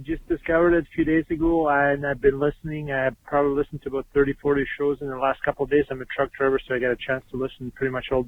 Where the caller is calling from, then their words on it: Winnipeg, Manitoba, Canada; I'm calling you from Winnipeg, Canada.